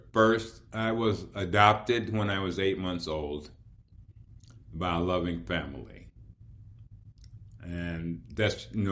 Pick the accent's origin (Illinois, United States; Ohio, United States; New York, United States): Ohio, United States; Cleveland; I grew up in Cleveland, Ohio, lived through the riots there before Martin Luther King was assassinated